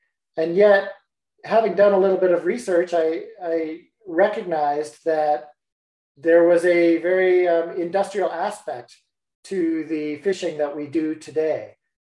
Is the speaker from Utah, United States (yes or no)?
no; Colorado, United States; Second of all, I grew up fishing in Colorado, fly fishing for what were usually rainbow trout.